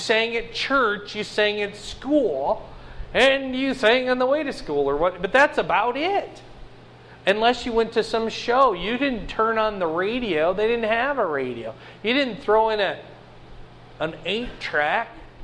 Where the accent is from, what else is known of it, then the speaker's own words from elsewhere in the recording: Fort Dodge, Iowa, United States; I grew up in Fort Dodge, and there was a guy named Carl King that wrote a lot of marching band music.